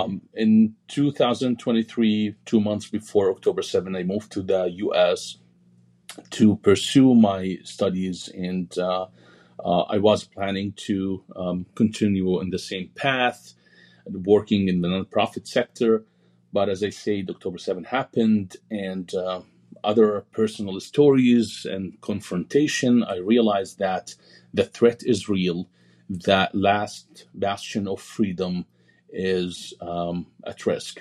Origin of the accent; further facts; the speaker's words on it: Jordan; I grew up in Jordan to a Muslim family.